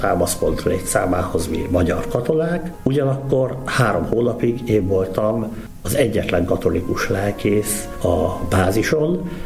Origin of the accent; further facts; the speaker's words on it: Szombathely, Vas, Hungary; born there; 1973-ban születtem Szombathelyen.